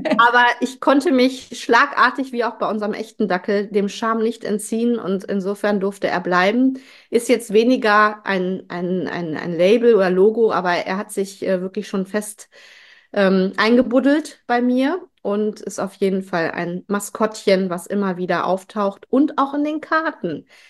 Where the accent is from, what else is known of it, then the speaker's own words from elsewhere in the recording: Kiel, Schleswig-Holstein, Germany; now in Witten, Germany; Meine Kindheit habe ich in Schleswig-Holstein verbracht.